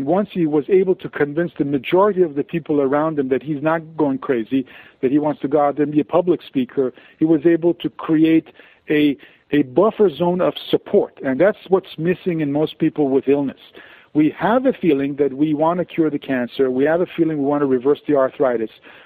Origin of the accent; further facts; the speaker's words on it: Tehran, Tehran Province, Iran; now in United States; I was born and raised in Tehran, Iran.